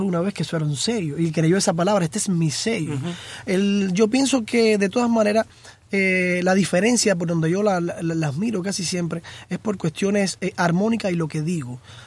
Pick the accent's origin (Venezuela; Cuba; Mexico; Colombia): Cuba; Yo soy un compositor cubano